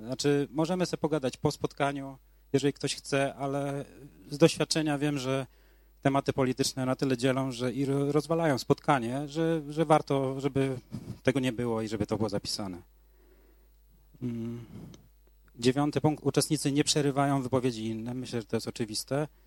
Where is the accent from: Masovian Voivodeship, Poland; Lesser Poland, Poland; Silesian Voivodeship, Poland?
Masovian Voivodeship, Poland; Kobyłka; ja jestem z Kobyłki